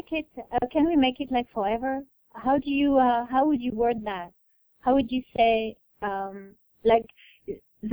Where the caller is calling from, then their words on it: New York, United States; New York?